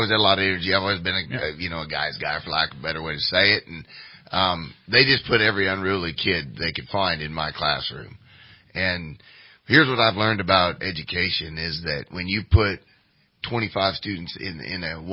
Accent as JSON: {"language": "English", "town": "Grass Valley", "region": "Oregon", "country": "United States", "tie": "born there", "said": "My mom was born in Fayetteville, Arkansas, and then I was born in Oregon, actually, uh-huh. A little place called Grass Valley, Oregon"}